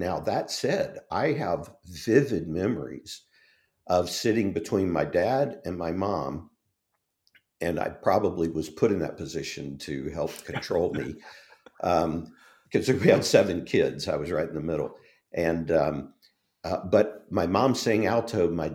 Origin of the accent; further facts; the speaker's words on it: Louisiana, United States; But soon I learned about rock and roll, and I'm from South Louisiana.